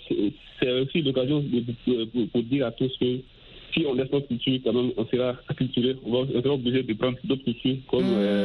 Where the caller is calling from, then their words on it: Sikasso, Mali; Je suis présentement à Sikasso, non loin de la frontière Warren.